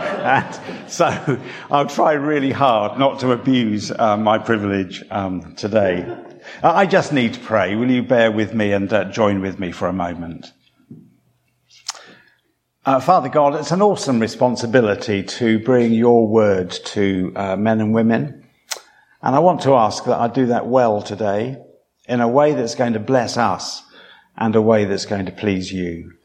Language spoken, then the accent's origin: English; East of England, United Kingdom; I told you I came from Suffolk, and we're kind of a bit slow in that part of the world.